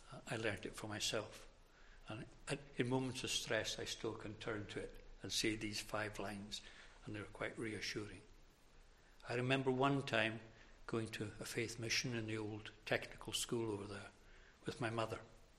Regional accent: Harris, Scotland, United Kingdom; also born or lived in Inverness; I was born in Inverness, as it is. My mother had to go there for medical reasons, and I came back to Harris within the first fortnight. I was brought up in the hotel across the road

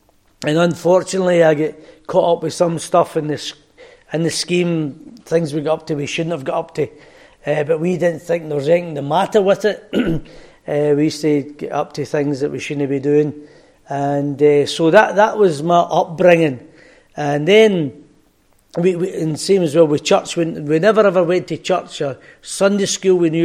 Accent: Motherwell, Scotland, United Kingdom; I originally come from a place called Motherwell, and I was born and brought up in Motherwell. It was a big house and estate called Muir House, and I was brought up there in Muir House.

